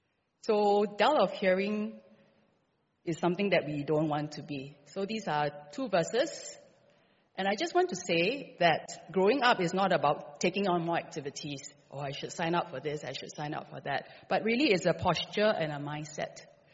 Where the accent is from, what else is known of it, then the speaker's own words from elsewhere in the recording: Bukit Timah, Singapore; I grew up in Bukit Timah, various stages, Newton, up and down.